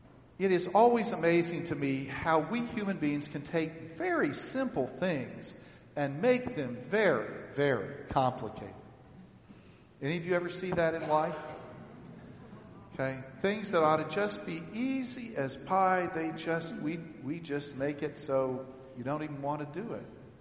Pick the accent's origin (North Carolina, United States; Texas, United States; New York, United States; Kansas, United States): Texas, United States; Okay, so I'm from Texas, right? Every other street corner in Texas has a Bible bookstore.